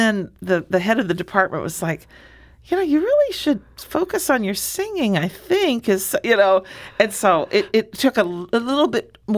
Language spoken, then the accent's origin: English; Springfield, Illinois, United States; born there; I was born in Springfield. My family is all from Southern Illinois, in Alexander and Jackson County, down, you know, a little north of Cairo.